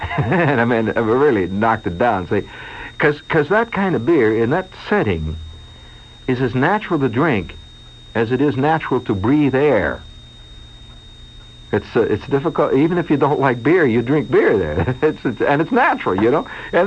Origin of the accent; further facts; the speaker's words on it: United States; Now, I'm an American, see?